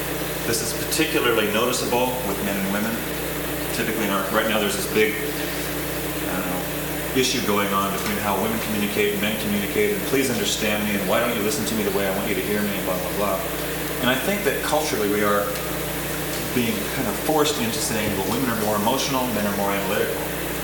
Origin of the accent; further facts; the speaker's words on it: California, United States; now in Seattle, United States; I grew up down in California. And when I moved to Seattle, I started looking at Seattle through the eyes of a Californian.